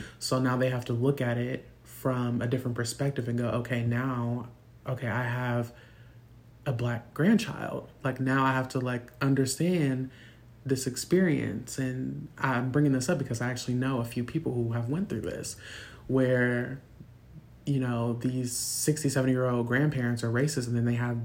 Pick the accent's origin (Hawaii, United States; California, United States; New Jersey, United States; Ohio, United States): Ohio, United States; Obetz; I grew up in Columbus, Ohio, Obetz, Ohio, wherever, and a lot of the kids that I went to school with who were white would have the little Confederate flag